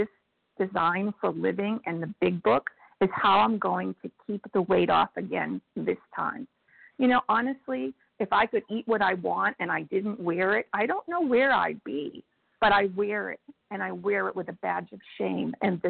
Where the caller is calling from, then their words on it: Florida, United States; I'm calling from South Florida.